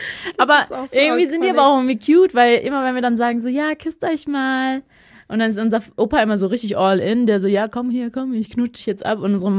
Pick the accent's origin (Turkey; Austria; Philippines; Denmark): Philippines; Visayas; accent: Bisaya; first language Bisaya; German is a second language; Also unser Dialekt ist ja so ein bisschen so Bauerndialekt.